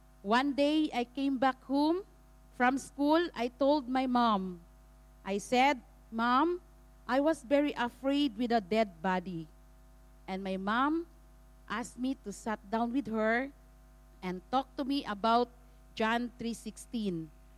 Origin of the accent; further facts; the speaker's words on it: Davao City, Davao Region, Philippines; I came from Mindanao. That is the map of the Philippines. I was born in Davao City, one of the cities in Mindanao.